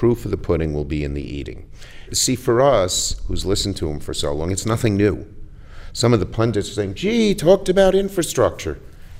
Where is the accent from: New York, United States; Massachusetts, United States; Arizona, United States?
New York, United States; Brooklyn; And I'm ready for the fight. I'm from Brooklyn. I don't mind that stuff.